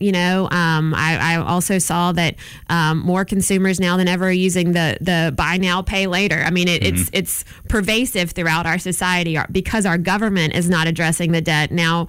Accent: Alabama, United States; I grew up in Southwest Alabama. I did not grow up in Mobile, but I grew up in Monroe County, part of the former District 1

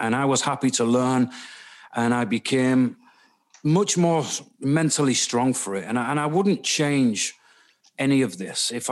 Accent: Middlesbrough, North East England, United Kingdom; born there; I was born in Middlesbrough in the northeast, and my parents divorced when I was young, so I spent quite a significant part of my childhood living with my mom, my dad, my grandparents.

